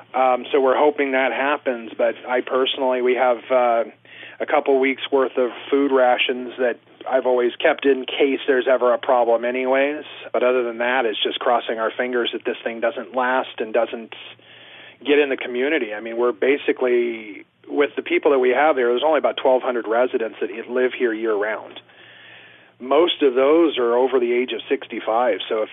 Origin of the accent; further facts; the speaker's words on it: California, United States; moved away; I'm from Southern California. Moved up here 4 years ago from Orange County.